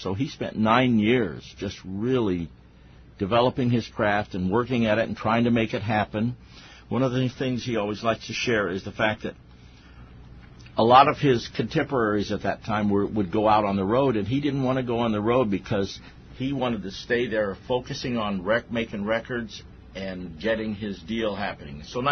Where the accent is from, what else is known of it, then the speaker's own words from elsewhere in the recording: Litchfield, Illinois, United States; now in Los Angeles, United States; I grew up in Cardinal country, but I was, at age 8 years old, I became a Dodger fan here in Litchfield, Illinois